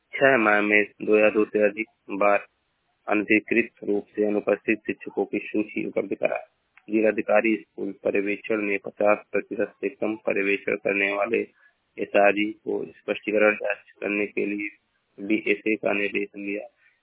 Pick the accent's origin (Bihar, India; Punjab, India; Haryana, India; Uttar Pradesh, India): Uttar Pradesh, India; Maharajganj; मैं जिला महाराजगंज का निवासी हूँ।